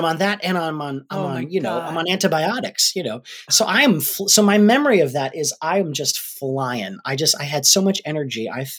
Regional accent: Rhode Island, United States; That we're from Rhode Island.

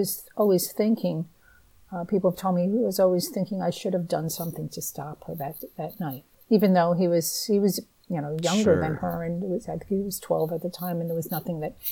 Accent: New England, United States; Now, I'm from the Northeast. I've always lived in New England, and I've lived in most primarily cities.

